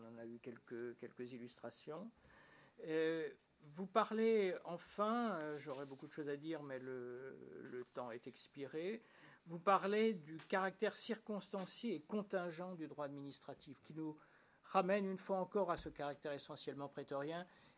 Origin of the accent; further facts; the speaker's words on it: France; Moi, mais sans doute c'est parce que je suis français